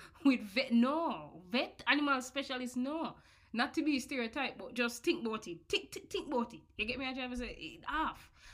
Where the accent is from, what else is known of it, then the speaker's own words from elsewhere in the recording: Jamaica; This is the Caribbean. You get me? As a Jamaican, we know this.